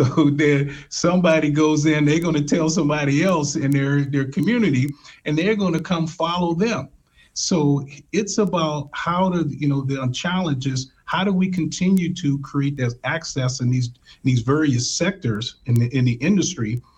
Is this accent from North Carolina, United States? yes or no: no; Washington, District of Columbia, United States; I grew up in Washington, D.C. Mm-hmm. So, I grew up in the projects in D.C.